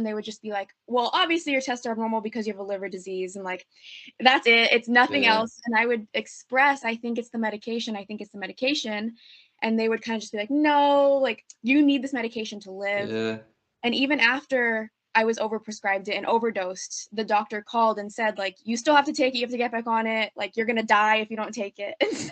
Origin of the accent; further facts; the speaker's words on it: New Mexico, United States; the doctors in my home state, New Mexico, was just very limited resources here.